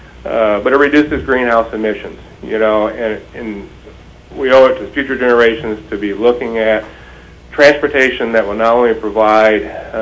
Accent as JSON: {"language": "English", "town": "Glennallen", "region": "Alaska", "country": "United States", "tie": "born or raised there", "said": "I grew up in Glen Allen."}